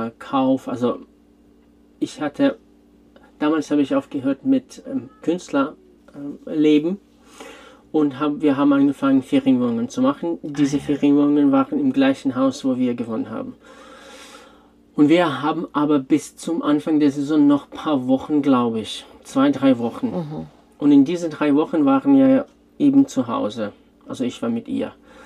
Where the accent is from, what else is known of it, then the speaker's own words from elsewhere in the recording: Ukraine; German is a second language; now in Germany; ich komme ja aus der Ukraine